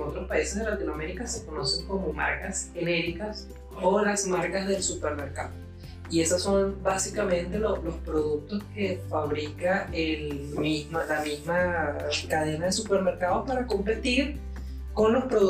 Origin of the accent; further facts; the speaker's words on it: Venezuela; Porque yo soy de Venezuela